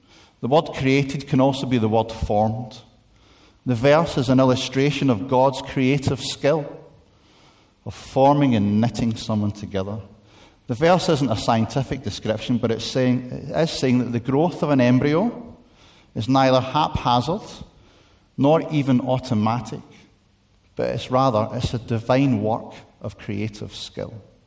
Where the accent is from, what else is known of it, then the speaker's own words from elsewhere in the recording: Scotland, United Kingdom; now in England; As a Scotsman living in England, I'm grateful for that verse.